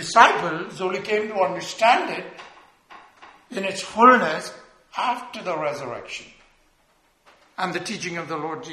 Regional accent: India; I remember growing up in India, you would come across these laborers.

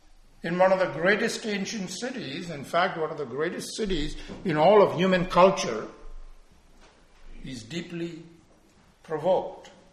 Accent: India; not the kind that I grew up with in India

